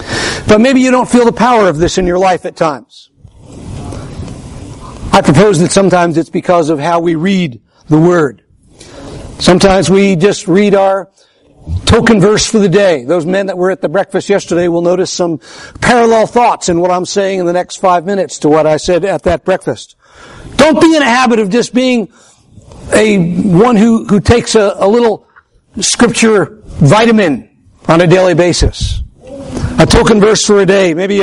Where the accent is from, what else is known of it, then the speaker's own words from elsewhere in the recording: New Jersey, United States; Growing up in New Jersey as a teenager, the majority of people around me would have encouraged Christian faith.